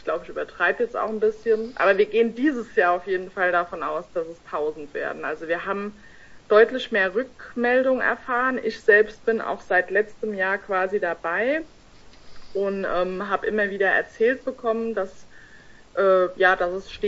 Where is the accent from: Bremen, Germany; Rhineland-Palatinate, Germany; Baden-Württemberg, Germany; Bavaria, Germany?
Rhineland-Palatinate, Germany; Kusel; bin jetzt gerade in Landstuhl. Das ist so circa 15 Kilometer entfernt von Kusel. Ich bin auch selbst in Kusel zum Teil aufgewachsen, vor allem als Punkerin damals.